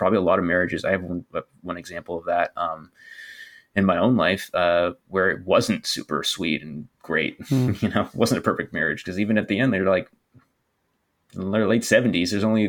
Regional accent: United Kingdom; So I'm English. Mm. I'm half English, half Puerto Rican.

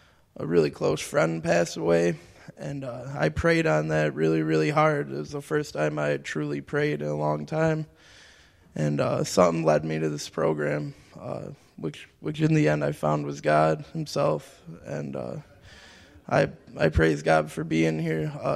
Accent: Springville, New York, United States; I'm from Springville, New York.

